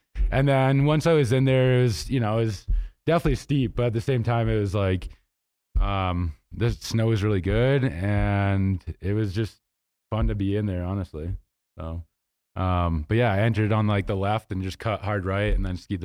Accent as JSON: {"language": "English", "region": "East Coast", "country": "United States", "said": "I'm from the East Coast, so it's like definitely had snow on it."}